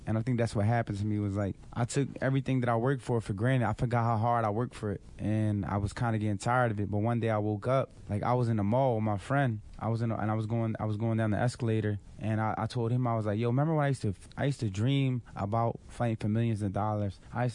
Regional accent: Philadelphia, Pennsylvania, United States; born there; I was born in North Philly. I was born from the hood, but my daughter was born in the palace.

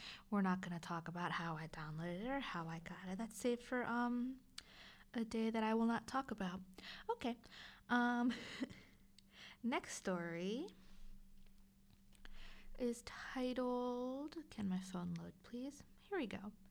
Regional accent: New Jersey, United States; I'm from the South Jersey, Philly area.

